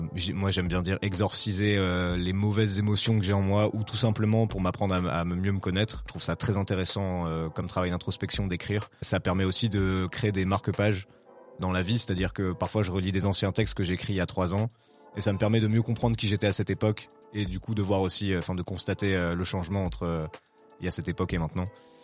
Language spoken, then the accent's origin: French; Lille, Hauts-de-France, France; also born or lived in Paris; De base, je suis originaire de Lille.